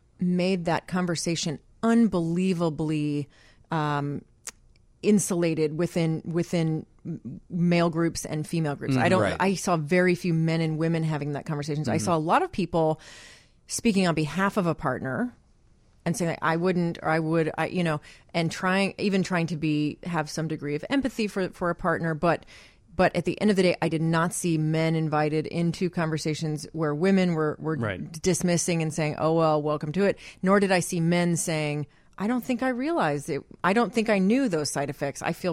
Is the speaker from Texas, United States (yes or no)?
yes; Fort Worth, Texas, United States; I'm from Fort Worth.